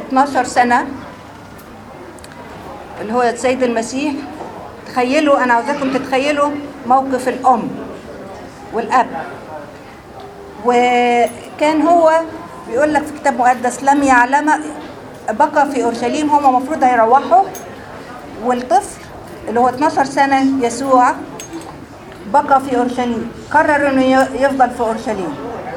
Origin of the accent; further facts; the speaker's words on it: Egypt; انا جاية من مصر.